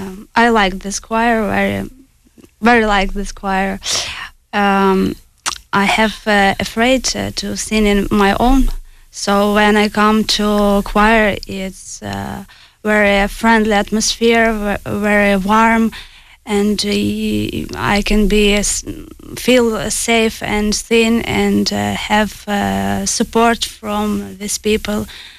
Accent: Ukraine; English is a second language; moved away as an adult; now in Ireland; I'm from Ukraine. I arrived 4 months ago. And I'm living in Esker

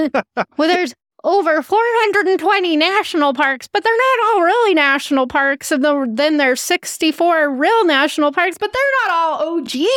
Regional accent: Utah, United States; So I'm all for, I mean, we're from Utah. We're used to weird rock formations and stuff like that.

